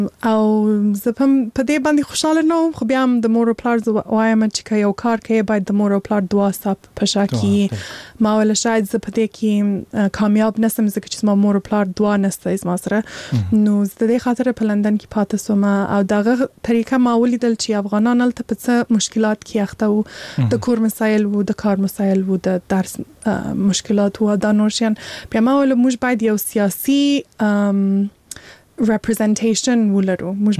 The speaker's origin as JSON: {"language": "Pashto", "country": "Afghanistan", "tie": "born there", "said": "زه په هغه ځای کې پیدا سوی یم. سیده چې هلته لوی سوی نه یم، هلته مې درس ویلی نه دی، خو مور و پلار مې افغانان دي، زه خپله افغان یم."}